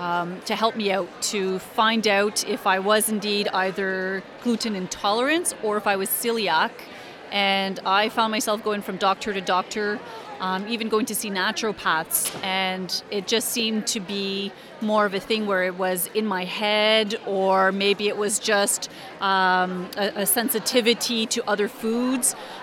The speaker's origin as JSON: {"language": "English", "town": "Ottawa", "region": "Ontario", "country": "Canada", "said": "from Ottawa"}